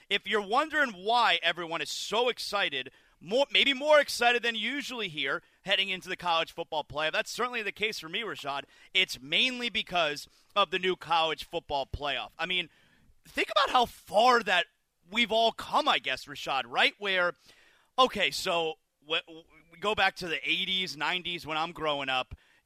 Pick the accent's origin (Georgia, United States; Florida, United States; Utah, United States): Florida, United States; Miami; And it's my hometown team, the University of Miami Hurricanes, where I've grown up and lived almost my entire life here in South Florida.